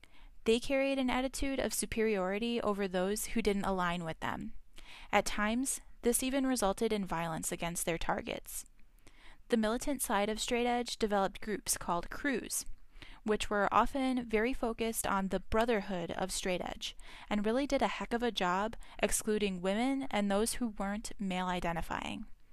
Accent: Midwest, United States; And that was especially the case when I was a teen growing up in the Midwest.

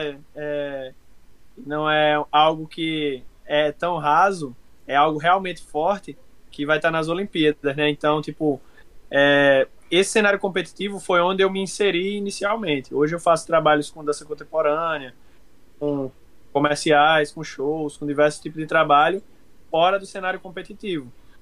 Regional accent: João Pessoa, Paraíba, Brazil; eu tenho 27 anos, sou natural de João Pessoa, na Paraíba, a capital lá do estado

